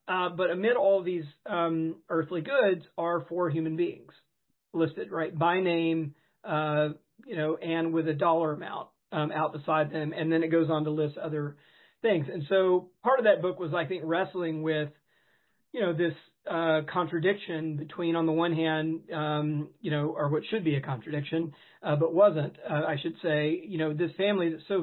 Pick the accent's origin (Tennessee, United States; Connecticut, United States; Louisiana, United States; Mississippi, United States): Mississippi, United States; Jackson; These are the group from which I come. I grew up Southern Baptist in Jackson, Mississippi. You know, my family is Baptist back 200 years into Middle Georgia.